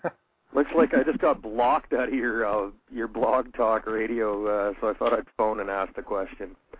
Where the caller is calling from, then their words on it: Canada; I'm calling up from Canada.